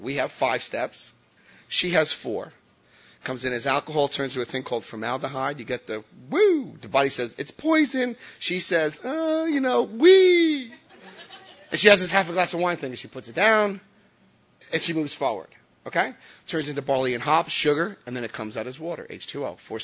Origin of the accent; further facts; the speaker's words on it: Paterson, New Jersey, United States; I'm from Paterson, New Jersey. I just went to Florida, and I went like this, and I was like, that looks good.